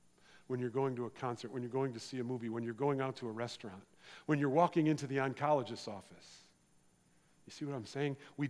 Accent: United States; I'm American, friends. I served in the United States Navy for 6 years.

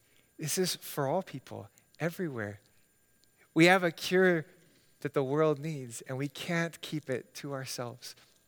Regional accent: Hawaii, United States; I grew up in Hawaii, and while I miss the warmer weather when we have cold spells like this winter, Hawaii was a very difficult place for me to grow up.

